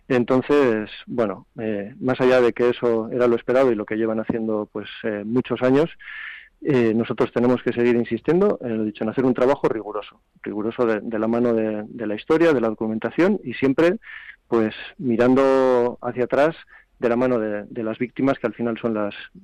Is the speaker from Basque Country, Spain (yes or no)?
yes; Basque Country, Spain; somos vascos, vivimos en el País Vasco, y es una visión desde aquí